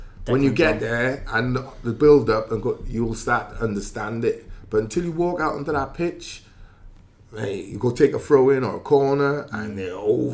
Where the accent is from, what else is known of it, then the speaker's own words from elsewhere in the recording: Cardiff, Wales, United Kingdom; born there; Maybe because I'm Welsh as well. I'm Cardiff born.